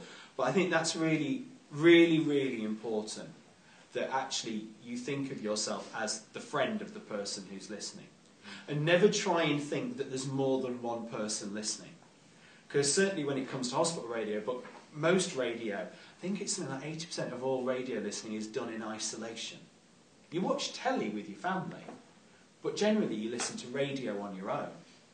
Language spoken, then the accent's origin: English; Scunthorpe, Yorkshire and the Humber, United Kingdom; I'm from Scunthorpe.